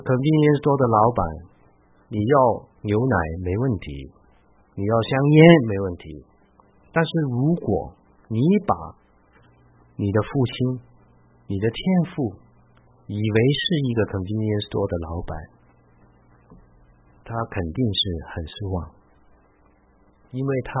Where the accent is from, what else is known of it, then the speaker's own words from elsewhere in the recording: Hong Kong; 不单是好像我们香港人拜的